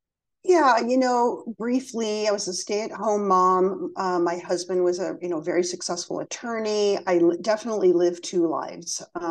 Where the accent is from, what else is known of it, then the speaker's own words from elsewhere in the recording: Beverly Hills, California, United States; moved away as an adult; now in New Orleans, United States; I grew up in Beverly Hills, California. And I live currently in New Orleans. I came here to go to Tulane.